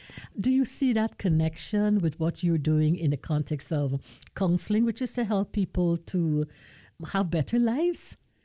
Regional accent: Guyana; I remember years back in my country, I'm from Guyana, South America.

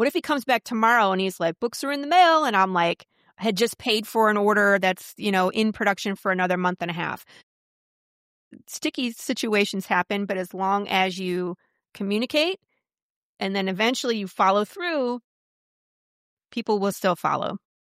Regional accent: Farmington Hills, Michigan, United States; moved away as an adult; also born or lived in Northville / California; now in Texas, United States; Outside of Detroit. I grew up in like Farmington Hills area. My husband and I got married, and we lived in Northville. We went to California and moved back, and then we got relocated from Northville down to Texas

